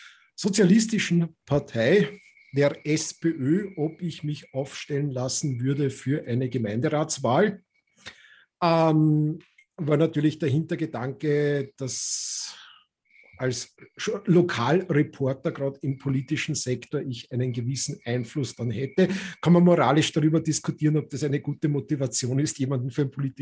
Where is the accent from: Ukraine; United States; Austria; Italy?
Austria; also born or lived in Czechoslovakia; now in Australia; ein Tschechoslowake, aber das Land gibt es ja nicht mehr. Das ist auch eine politische Anmerkung. Aufgewachsen in Österreich, lebe in Australien